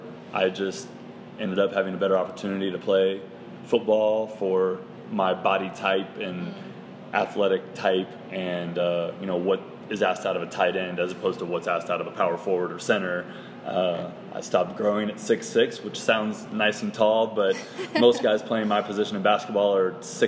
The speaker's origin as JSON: {"language": "English", "town": "Beaverton", "region": "Oregon", "country": "United States", "said": "I'm originally from Beaverton, Oregon, where I went to high school."}